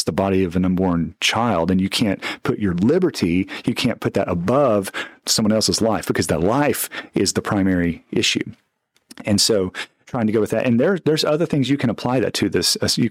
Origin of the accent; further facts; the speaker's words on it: Mississippi, United States; born there; when I told you I was born in Mississippi